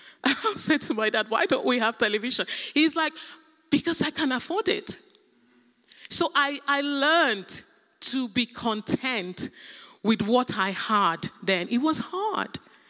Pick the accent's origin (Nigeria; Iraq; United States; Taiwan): Nigeria; I was raised in Nigeria, in Africa